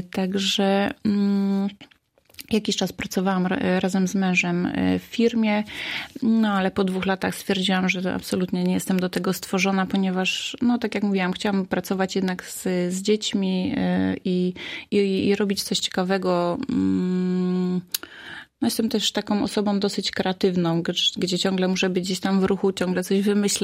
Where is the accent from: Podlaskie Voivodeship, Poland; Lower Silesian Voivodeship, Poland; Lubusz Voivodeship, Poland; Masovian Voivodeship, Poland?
Lower Silesian Voivodeship, Poland; Wałbrzych; Tak, to prawda, pochodzę z miasta, wychowałam się w Wałbrzychu.